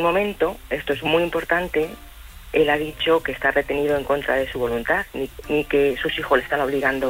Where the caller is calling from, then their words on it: Madrid, Community of Madrid, Spain; de Madrid.